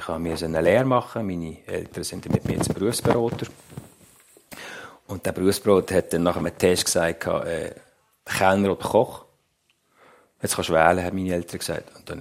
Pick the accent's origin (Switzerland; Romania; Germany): Switzerland; Reigoldswil, Basel-Landschaft; ich komme aus Reigutschwil, das ist bei der Wasserfall, aus dem Basel-Land und ein kleines Dorf.